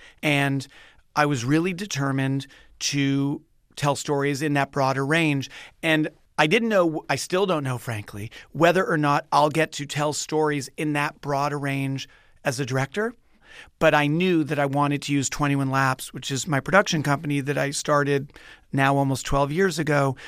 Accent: Montreal, Quebec, Canada; So I'm from Montreal, and I used to do some acting when I was a kid

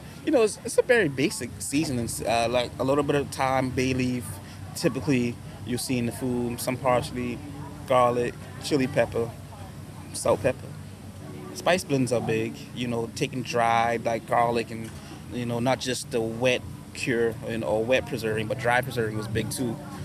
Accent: Charleston, South Carolina, United States; And this is coming from somebody born and raised in Charleston. You can ask most locals from Charleston about Charleston food

